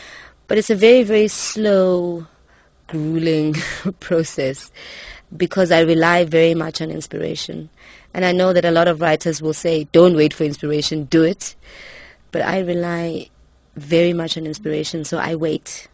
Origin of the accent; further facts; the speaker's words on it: South Africa; it kind of feels like, as a South African, my space, and I'm sure that a lot of South Africans feel this way